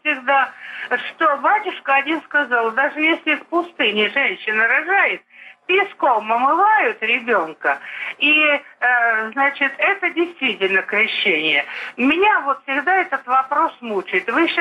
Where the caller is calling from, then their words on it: Voronezh, Voronezh Oblast, Russia; Я из Воронежа